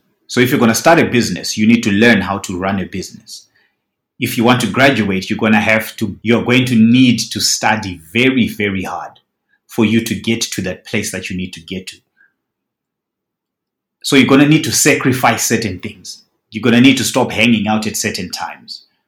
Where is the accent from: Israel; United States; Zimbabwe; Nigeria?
Zimbabwe; now in Australia; I grew up in Zimbabwe. Was I going to make it as much as I've made it now if I stayed in Zimbabwe?